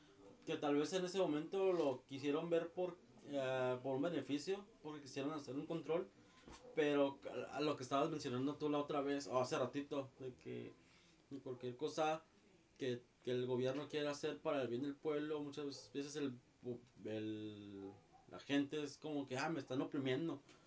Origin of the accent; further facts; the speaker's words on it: Mexico; Somos muy mexicanos y la mayoría en ese aspecto no suelta dinero